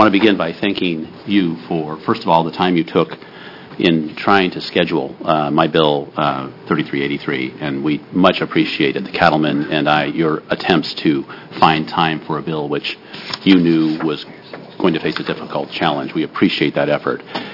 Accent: McDermott, Nevada, United States; And even as a little kid growing up on the White Horse Ranch down near McDermott, we found out quickly how dangerous.

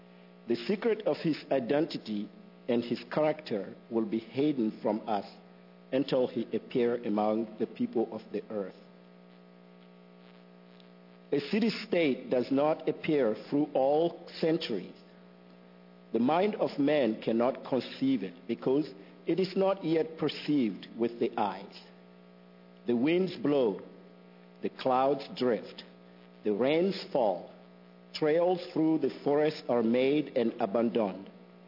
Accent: Mali; I'm from Mali. Mali is a country in West Africa

